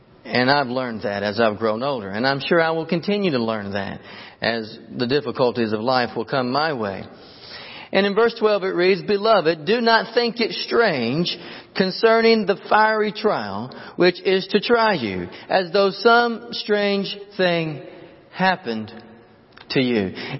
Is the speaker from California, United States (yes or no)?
no; Glasgow, Kentucky, United States; I'm originally from Kentucky. I was raised in Glasgow, Kentucky. And before we lived there, though, we lived just right outside of Glasgow in a place called Goodnight.